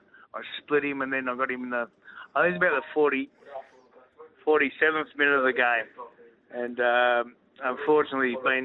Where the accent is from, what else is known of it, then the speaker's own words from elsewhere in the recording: Narrabeen, New South Wales, Australia; Yeah, but I don't know where they get Tamworth from because I'm from Narrabeen.